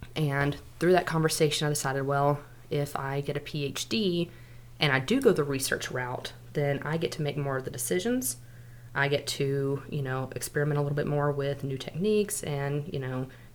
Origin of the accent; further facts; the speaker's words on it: Sweetwater, Texas, United States; Okay. So I grew up in Sweetwater, Texas. I came to South Plains College, my first year of college.